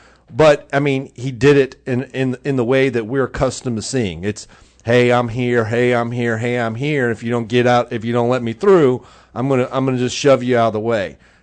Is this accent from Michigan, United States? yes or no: yes; Michigan, United States; I mean, I know I came from Michigan. I went to Toledo Speedway, which is a half mile track. I went to Flat Rock. It was a quarter mile track.